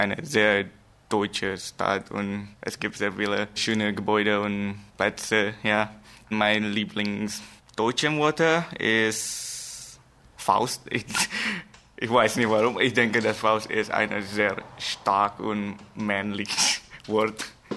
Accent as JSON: {"language": "German", "region": "Jakarta", "country": "Indonesia", "second_language": "German", "said": "ich komme aus Jakarta, Indonesien. Und ich bin jetzt 17 Jahre alt. Ich war 1979 geboren."}